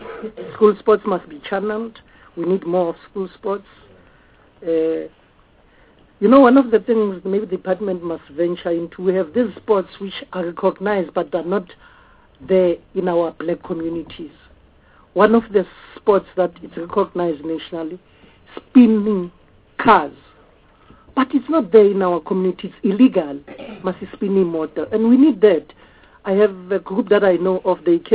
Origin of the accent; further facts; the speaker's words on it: Gauteng, South Africa; I'm from Gauteng.